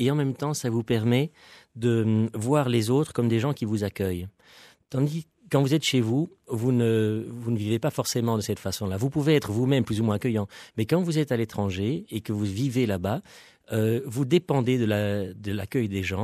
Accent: Brussels, Belgium; born there; also born or lived in Barcelona; Non, moi je suis né ici à Bruxelles.

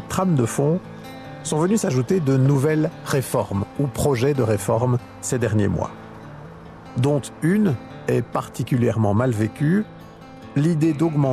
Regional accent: Wallonia, Belgium; le malaise du monde enseignant chez nous en Belgique francophone.

